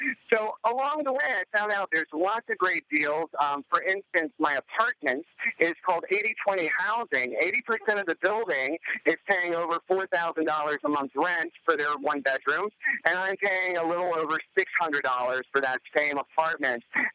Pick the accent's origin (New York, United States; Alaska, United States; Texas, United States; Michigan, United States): New York, United States; You know, being a New Yorker, I'm very blessed to have many affordable restaurants down near me.